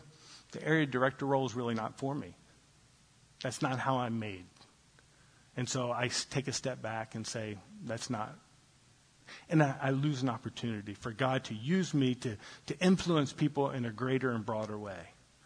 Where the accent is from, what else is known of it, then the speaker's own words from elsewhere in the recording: the South, United States; That's not a slam on people from the South, by the way. I'm from the South. I'm okay.